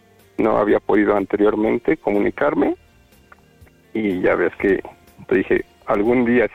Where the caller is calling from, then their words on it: Mexico City, Mexico; De la Ciudad de México.